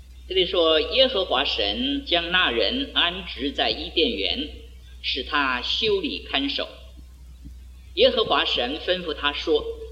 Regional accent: China; now in Taiwan; 我记得几十年前我们在大陆的时候或者在台湾的时候

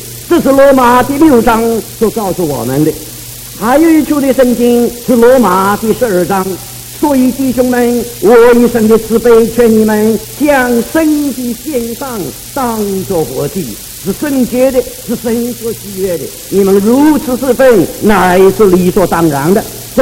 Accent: China; 所以我们中国人说，我们在那里学字的时候是看图认字。

